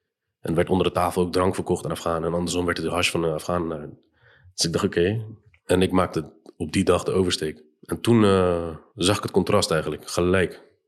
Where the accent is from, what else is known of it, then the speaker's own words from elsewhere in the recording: Netherlands; En ik zei ook niet dat ik uit Nederland kwam, ik zei altijd dat ik uit Kabul kwam.